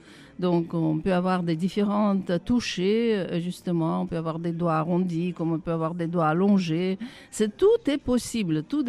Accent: Moscow, Russia; moved away as an adult; now in France; moi, je viens de Moscou, en fait. Hein. Je suis arrivée comme ça après mes études. J'ai suivi ma maman qui est... Elle est née en France

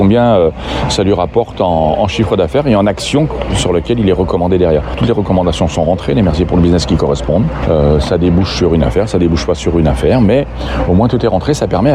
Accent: Lyon, Auvergne-Rhône-Alpes, France; On est lyonnais quand même.

